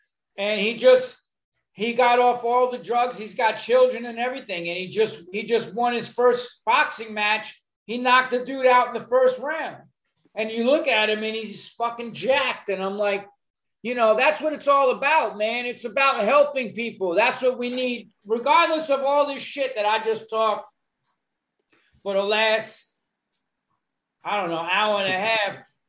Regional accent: New York, United States; I'm a New Yorker. I'm a people person.

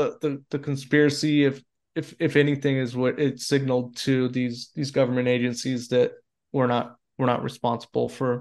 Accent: Oregon, United States; what you say when I'm from Oregon, people are like, oh, I'm sorry.

